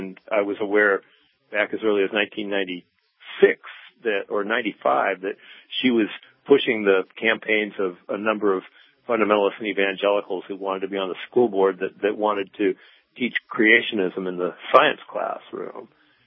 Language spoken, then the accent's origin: English; Seattle, Washington, United States; moved away as an adult; now in Alaska, United States; I was raised in the Seattle area and came up here in 1973 to escape from music and radio and the urban environment.